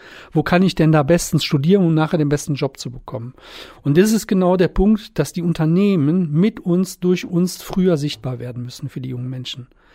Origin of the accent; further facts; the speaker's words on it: North Rhine-Westphalia, Germany; Also ich komme aus dem Rheinland, bin dort aufgewachsen, habe da studiert. An der RWTH Aachen, Rheinisch-Westfälischen Technischen Hochschule, habe ich studiert und promoviert.